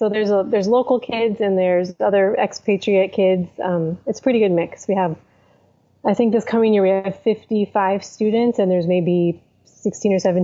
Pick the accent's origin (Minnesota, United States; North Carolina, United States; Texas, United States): Minnesota, United States; we're from Minnesota, both of us.